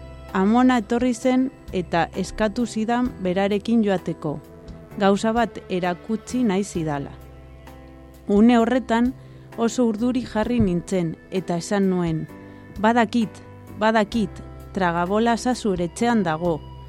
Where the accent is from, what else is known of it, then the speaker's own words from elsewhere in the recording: Lugo, Galicia, Spain; Txikitan, Lugo kanpoaldeko auzo bateko etxe batean bizi nintzen. Etxe honetan, lehenengo solairuan, osaba, izeba eta lenguzua bizi ziren, eta bigarren solairuan, gurasoak eta ni.